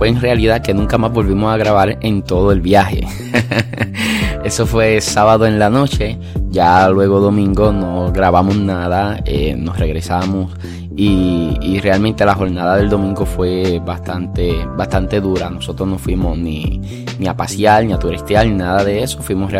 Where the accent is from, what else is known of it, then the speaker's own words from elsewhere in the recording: Santa Isabel, Puerto Rico; yo soy del pueblo de Santa Isabel.